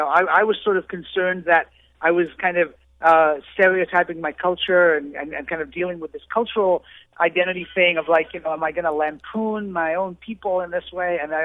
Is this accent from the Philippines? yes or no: no; India; I don't know how to snake charm, but I am Indian, and so therefore it might be in my DNA